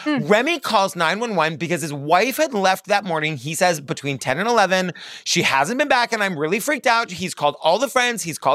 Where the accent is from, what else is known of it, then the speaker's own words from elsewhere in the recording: Massachusetts, United States; I grew up on Cape Cod where we had the Cape Cod Mall, but about an hour away was the Kingston Mall, which was the way better mall with all the good stores.